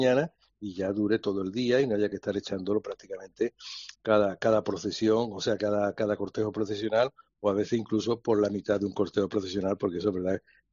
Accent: Málaga, Andalusia, Spain; nosotros también somos malagueños, somos ciudadanos y participamos de las calles de la Semana Santa.

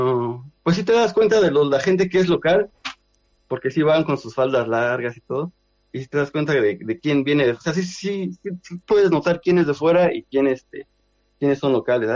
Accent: Toluca, State of Mexico, Mexico; accent: Mexican; also born or lived in Las Vegas; now in Utah, United States; Toluca, México.

